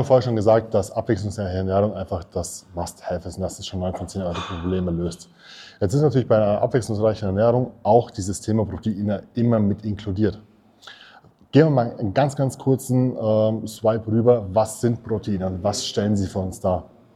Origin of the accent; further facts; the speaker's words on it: Bavaria, Germany; ich bin Niederbayer. Ja, ich bin aufgewachsen mit der ganzen Geschichte.